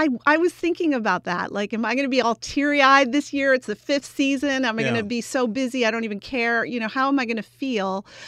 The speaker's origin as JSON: {"language": "English", "town": "Rochester", "region": "New York", "country": "United States", "said": "Robert's from Buffalo, New York. I'm from Rochester, New York. We have a house in Saratoga Springs."}